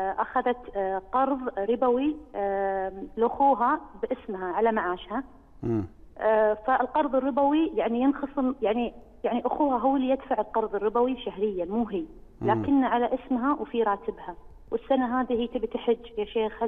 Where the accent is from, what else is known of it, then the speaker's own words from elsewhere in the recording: Kuwait; يا شيخ أنا كنت من الكويت، عندي سؤالين